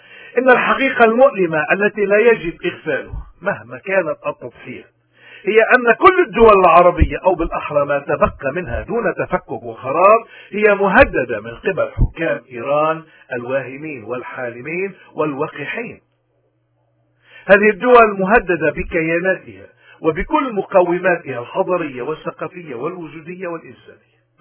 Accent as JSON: {"language": "Arabic", "country": "Lebanon", "said": "نحن قادرين، نحن كلبنانيين قادرين نغير"}